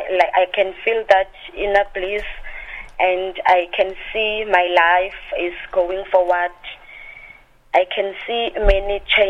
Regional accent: South Africa; I am from South Africa.

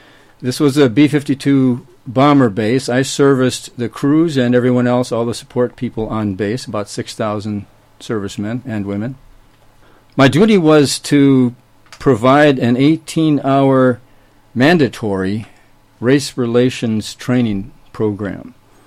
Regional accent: Minnesota, United States; I was born and raised in Minnesota and entered the Air Force Academy in 1965

